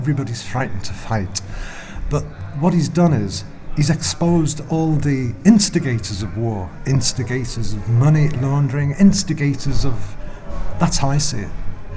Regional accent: Wales, United Kingdom; from Wales.

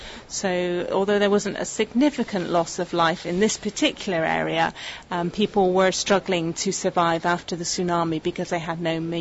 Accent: Bristol, South West England, United Kingdom; I'm originally from Bristol, but I now work in Middlesex for a relief and development organisation called Tear Fund, and I'm here in Kanyakumari, the very southernmost tip of mainland India

